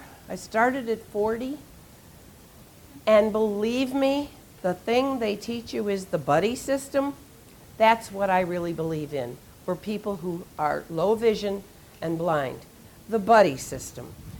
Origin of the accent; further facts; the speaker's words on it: Chicago, Illinois, United States; now in Florida, United States; I live in Florida. I'm originally from Chicago.